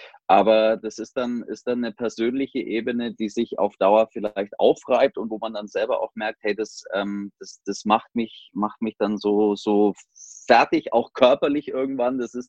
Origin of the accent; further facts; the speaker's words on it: Bavaria, Germany; ich bin ja aus der Nähe hier, ich bin ja in Franken auch, bin aus der Nähe von Nürnberg, da wohne ich in Erlangen